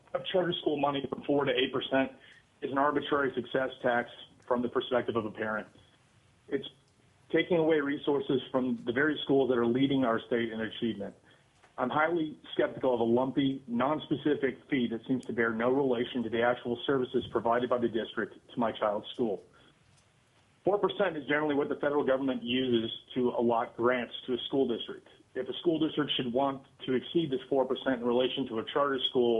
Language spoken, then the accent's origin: English; Wasilla, Alaska, United States; I'm from Wasilla.